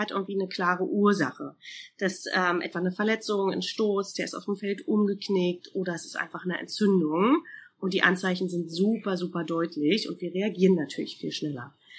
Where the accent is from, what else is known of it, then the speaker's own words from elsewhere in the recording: Jüterbog, Brandenburg, Germany; ich bin Tierphysio und Tierheilpraktikerin für Hunde und Katzen. Ich komme aus Jüterbog